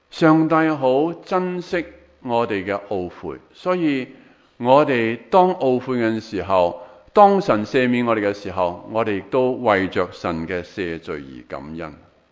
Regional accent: China; 我哋中国人都系啦，喺农村嗰度吓

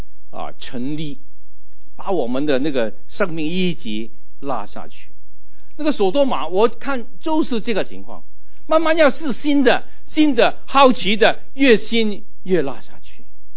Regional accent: Guangdong, China; 那个我们广东人吃那个用虾肉的整的饺子啊，

